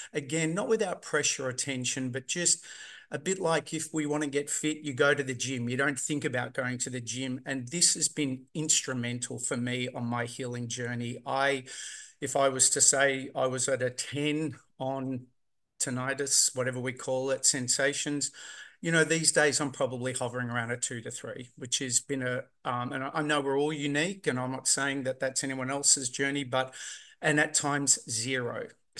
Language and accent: English; Australia; I'm from Australia.